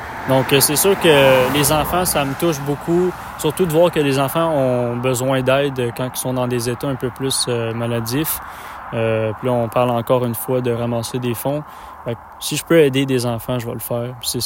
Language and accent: French; Montreal, Quebec, Canada; now in Charlevoix, Canada; moi, j'étais un gars de Montréal. Exactement. Ça? Là, je suis rendu, ça fait un an, dans Charlevoix. Okay. Donc, je suis maintenant rendu charlevoisien d'adoption.